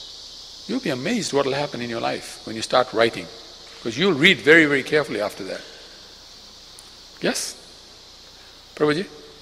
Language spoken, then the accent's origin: English; Fiji; I come from Fiji.